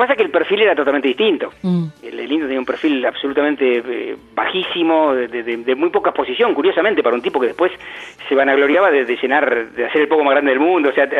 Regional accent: La Plata, Buenos Aires Province, Argentina; Yo tengo el recuerdo, bueno, yo soy de La Plata

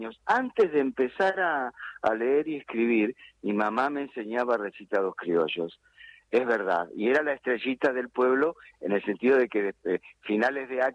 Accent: Carlos Keen, Buenos Aires, Argentina; also born or lived in Luján; Mi mamá en Carlosquén, yo nací en, bueno, nací en el hospital de Luján, viví mi infancia en Carlosquén.

